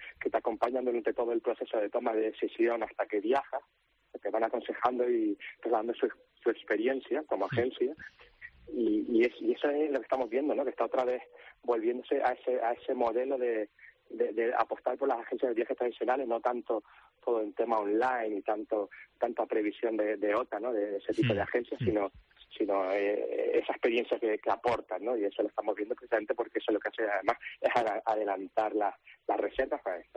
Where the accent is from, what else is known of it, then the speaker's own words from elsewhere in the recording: Canary Islands, Spain; los que le podemos garantizar el buen tiempo somos los canarios, obviamente.